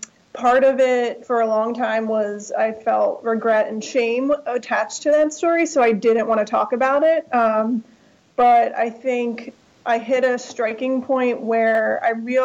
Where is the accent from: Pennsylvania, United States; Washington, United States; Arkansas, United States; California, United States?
Pennsylvania, United States; Quakertown; I grew up in Pennsylvania, Northeast Pennsylvania in Quakertown. I grew up in a farmhouse.